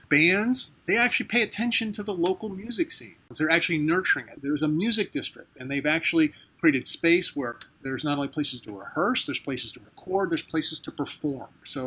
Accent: St. Petersburg, Florida, United States; Of course, I love my hometown. I live in St. Petersburg, Florida. It's a beautiful city.

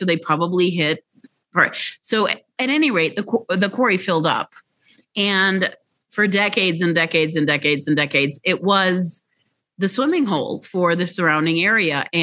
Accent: Chicago, Illinois, United States; also born or lived in overseas; after living overseas, I grew up in Chicago.

